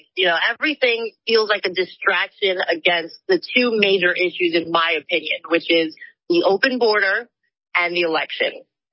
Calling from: New Jersey, United States; Hi, Clay. … I'm in New Jersey.

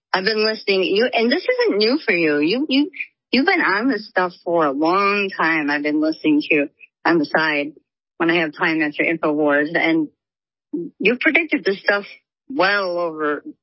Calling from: Illinois, United States; Hey, Clay. … I'm in Illinois.

